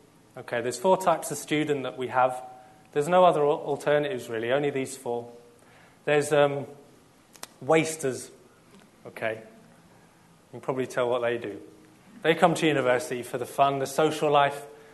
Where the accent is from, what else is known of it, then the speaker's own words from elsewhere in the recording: South East England, United Kingdom; now in Middlesbrough, United Kingdom; sort of my accent's kind of in the middle of Middlesbrough and Kent. You know, I'm from Kent originally, but you wouldn't be able to tell, I don't think, nowadays.